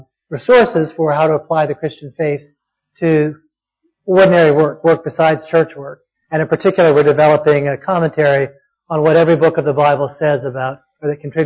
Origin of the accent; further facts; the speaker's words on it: Boston, Massachusetts, United States; I'm from Boston, Massachusetts, America.